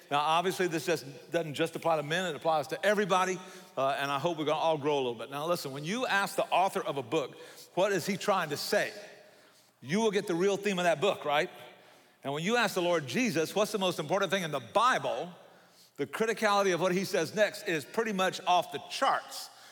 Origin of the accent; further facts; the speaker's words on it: Savannah, Georgia, United States; accent: Southern; This is not an impediment. This is a Southern accent, okay? I'm from Savannah, Georgia, which is as far south as you can go.